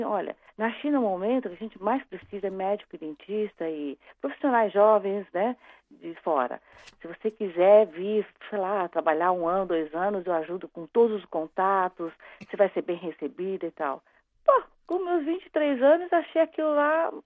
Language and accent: Portuguese; Ribeirão Preto, São Paulo, Brazil; moved away; quando eu saí de Ribeirão, eu tava com sotaque, sim.